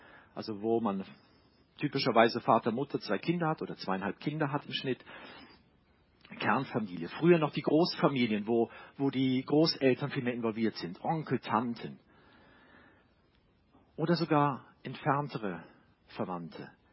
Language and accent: German; North Rhine-Westphalia, Germany; Ich bin in der Nähe von Köln aufgewachsen.